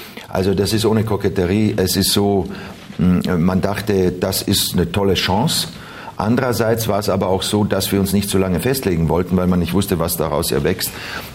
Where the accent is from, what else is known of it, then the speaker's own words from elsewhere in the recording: Freilassing, Bavaria, Germany; Als Freilassinger Dschusch, wie der Österreicher sagen würde.